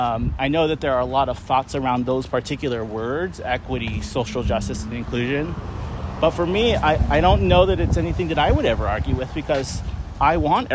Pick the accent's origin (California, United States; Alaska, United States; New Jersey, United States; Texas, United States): California, United States; San Bruno; also born or lived in South San Francisco; It took me a long time to say that I am from the Bay. I'm not originally born here in this area, but I came here very young. So I did all K through 12 schools, public schools in San Bruno and in South City my whole life.